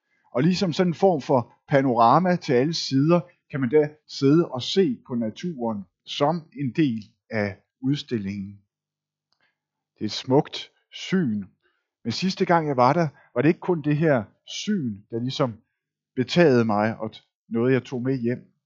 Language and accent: Danish; Zealand, Denmark; Særligt på Lolland, hvor jeg er fra, er der marker, så vidt øjet bredes ud.